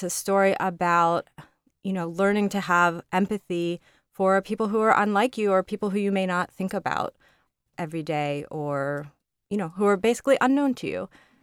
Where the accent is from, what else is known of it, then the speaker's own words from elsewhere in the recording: United States; I was born in the United States and I feel American, but it's interesting.